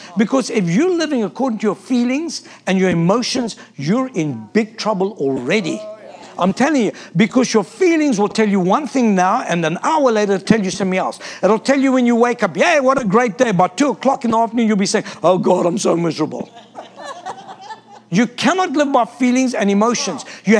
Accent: South Africa; I'm South African, so you've got to give me some slack, okay?

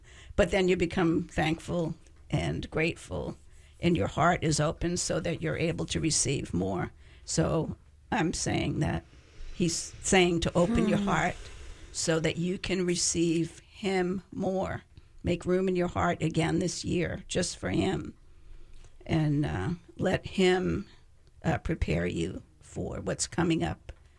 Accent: Massachusetts, United States; I grew up in Massachusetts, so it would become very cold, you know, starting in October.

